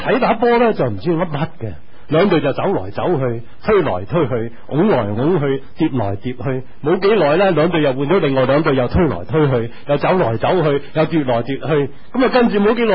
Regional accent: China; 我哋中国人嘅饮食咧就样样都有机会饮食

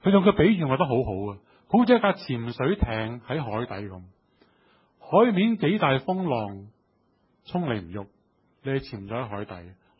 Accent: Hong Kong; 我们香港人不太接触这些植物

